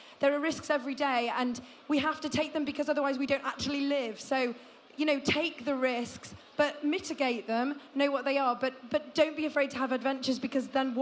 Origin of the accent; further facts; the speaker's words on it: United Kingdom; the biggest thing that we have against us, men and women, is being British